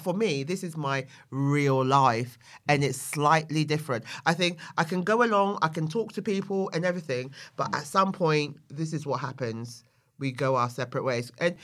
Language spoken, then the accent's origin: English; London, United Kingdom; Yeah, I am. And yeah. hello to my Bermondsey boys.